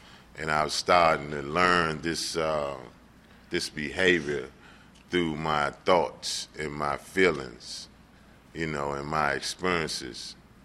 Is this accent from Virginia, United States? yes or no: yes; Virginia, United States; born there; I was born in Virginia, I was born in Loudoun County, Virginia.